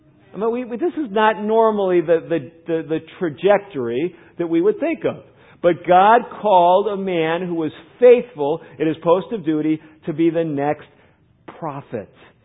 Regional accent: Chicago, Illinois, United States; now in Fort Wayne, United States; I grew up in the Midwest, like many of you. My hometown was Chicago, not Fort Wayne.

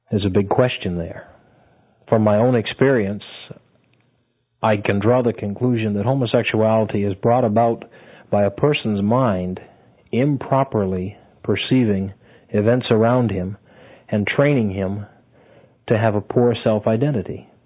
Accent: Maine, United States; born there; So I would say I was born in Maine.

